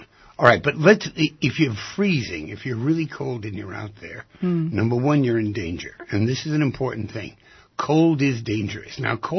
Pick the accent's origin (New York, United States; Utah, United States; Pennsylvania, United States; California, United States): New York, United States; And I said, yes, I'm from New York.